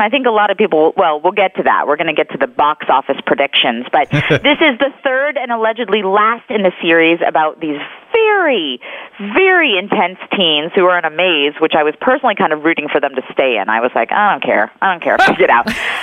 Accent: Waco, Texas, United States; Jesse Plemons, who is from my hometown of Waco

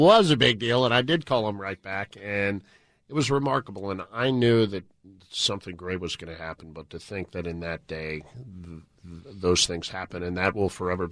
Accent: St. Louis, Missouri, United States; I grew up in St. Louis, and they said, hey, go on.

